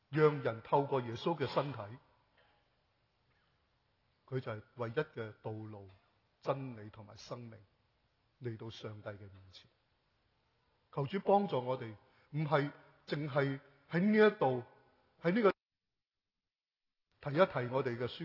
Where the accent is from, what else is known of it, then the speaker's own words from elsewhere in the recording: Hong Kong; 我哋嚟自香港或者知